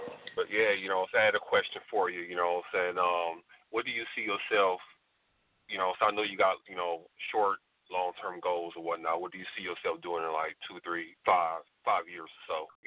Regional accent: Tulsa, Oklahoma, United States; also born or lived in Cleveland / Los Angeles; I lived in Cleveland, you know what I'm saying, over half my life, L.A. a couple years, born and raised in Tulsa

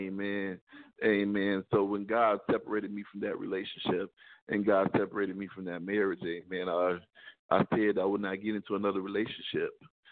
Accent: Chicago, Illinois, United States; I'm from Chicago. We don't snitch.

